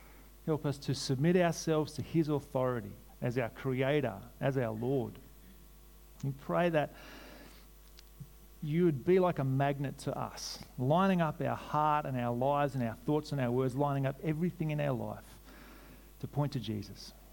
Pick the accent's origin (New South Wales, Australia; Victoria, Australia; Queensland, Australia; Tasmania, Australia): New South Wales, Australia; I grew up in New South Wales in the country. I became a Christian there through my mum and dad's witness.